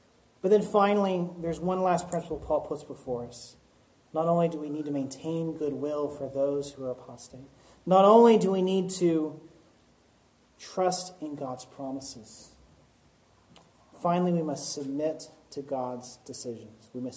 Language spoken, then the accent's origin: English; Texas, United States; I grew up in East Texas, and you all know that.